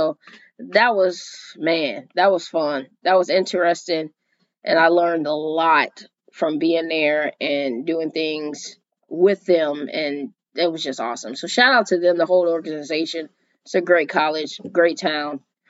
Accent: Chicago, Illinois, United States; I'm just, of course, I'm from Chicago.

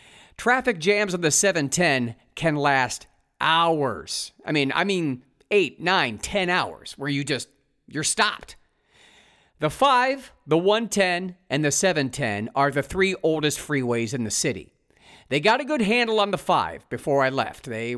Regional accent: Ohio, United States; also born or lived in Los Angeles, United States; if you live in my home state of Ohio, where I'm broadcasting from

